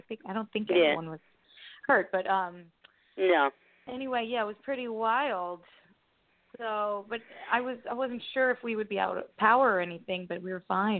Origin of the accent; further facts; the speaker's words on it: Patchogue, New York, United States; I grew up in Long Island, Patchogue Medford